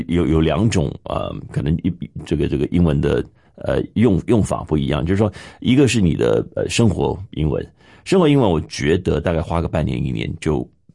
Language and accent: Chinese; San Jose, California, United States; 因为我小时候又是圣何西长大的，